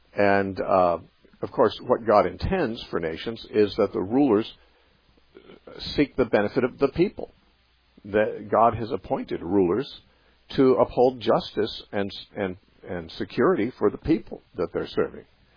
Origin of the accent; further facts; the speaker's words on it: United States; And although I'm an American, I'm glad to be an American. I'm certainly thankful to be in this country.